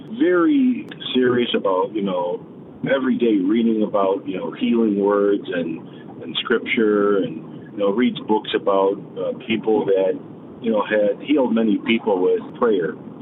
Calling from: Las Vegas, Nevada, United States; I'm calling from Las Vegas, Nevada.

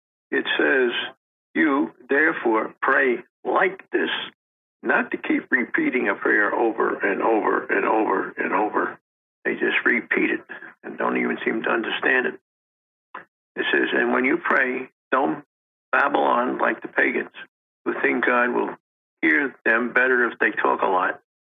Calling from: Long Island, New York, United States; I'm calling from Long Island. Matter of fact, I'm sitting almost on top of the radio station.

